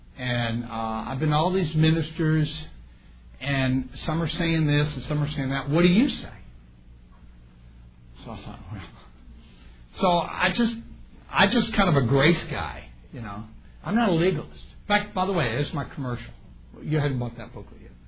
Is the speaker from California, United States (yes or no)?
no; New Orleans, Louisiana, United States; I'm from New Orleans. I like it strong.